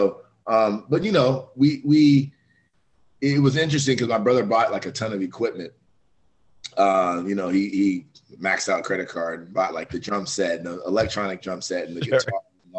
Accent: Columbus, Ohio, United States; Yeah, I was actually born and raised in Columbus, Ohio.

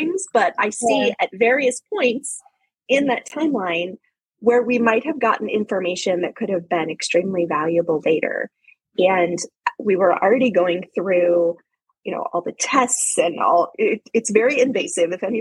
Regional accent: Ohio, United States; I'm actually originally from Ohio. I think sometimes people forget that I'm from the Midwest

